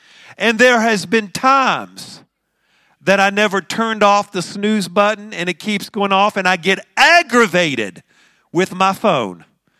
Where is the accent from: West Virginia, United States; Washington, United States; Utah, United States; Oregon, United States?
West Virginia, United States; You know, I grew up in West Virginia and they used to say, I'm fixing to get up.